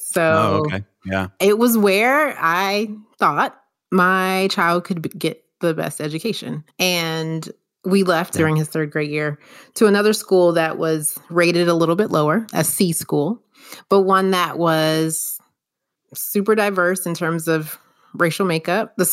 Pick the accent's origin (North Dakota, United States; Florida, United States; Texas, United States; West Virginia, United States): Florida, United States; Miami; I'm originally from Miami, Florida